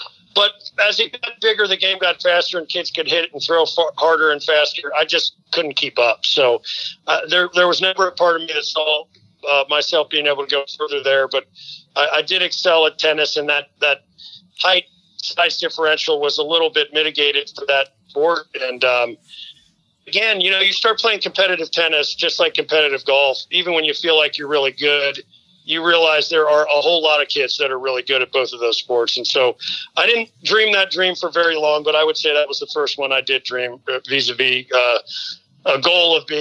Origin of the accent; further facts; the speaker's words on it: Glendale, Ohio, United States; So I grew up out in Glendale, which is a little village. I would always say it was kind of like a Norman Rockwell painting, a little village out by Tri-County, Princeton High School.